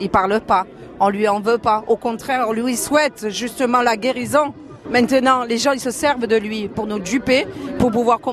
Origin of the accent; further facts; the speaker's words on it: France; On est français